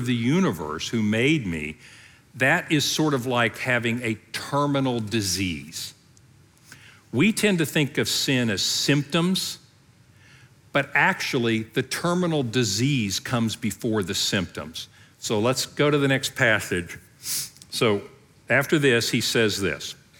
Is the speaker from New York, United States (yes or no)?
no; Oklahoma, United States; Yeah, I mean, I'm from Oklahoma. We have every form of barbecue known to man.